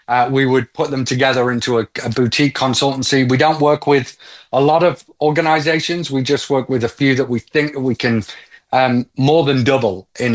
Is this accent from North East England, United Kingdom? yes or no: yes; Yarm, North East England, United Kingdom; also born or lived in Manchester; now in Nashville, United States; I'm from a little town called Yarm. I moved to Manchester, which was where my headquarters was.